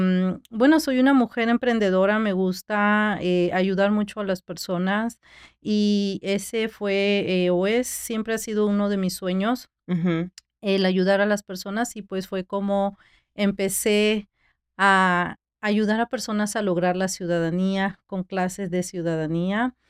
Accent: Peru; moved away as an adult; now in United States; Bueno, yo soy peruana, nací en Perú. Oh, okay. Sí, tengo casi 20 años aquí en Estados Unidos. Traje a mi niña, ella ya está muy grande ahorita. Nosotros vivíamos en Los Ángeles.

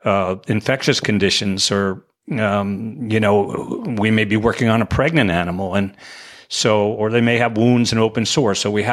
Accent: New York, United States; I'm from New York

